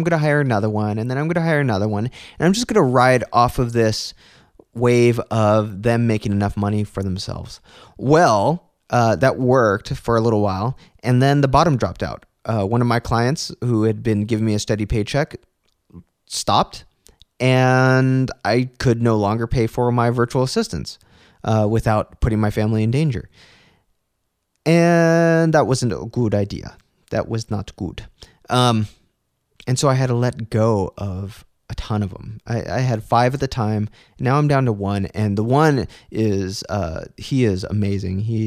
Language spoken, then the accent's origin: English; Philippines; For me, when you're working directly for me as a Filipino virtual assistant, you get bonuses, you get a steady paycheck, and so on.